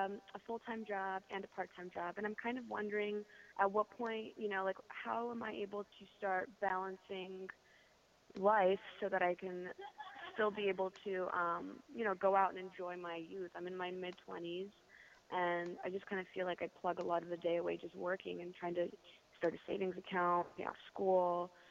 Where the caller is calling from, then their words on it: Brooklyn, New York, United States; I'm calling from Brooklyn.